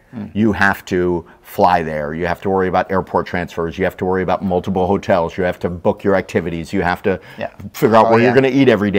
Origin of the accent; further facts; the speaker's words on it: Fort Lauderdale, Florida, United States; And so I grew up in Fort Lauderdale, and I grew up cruising, so I know the type of travel